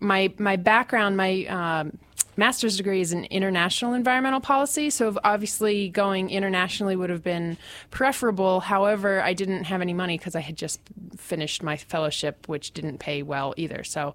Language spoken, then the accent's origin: English; Lexington, United States; now in Washington, D.C., United States; I grew up in Lexington. Yeah.